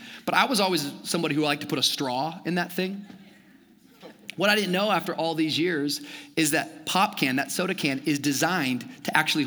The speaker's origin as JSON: {"language": "English", "region": "Washington", "country": "United States", "tie": "born or raised there", "lives_now": "Miami, United States", "said": "When I first moved to Miami, there was lots of adjustments and lots of changes. I grew up in the Pacific Northwest."}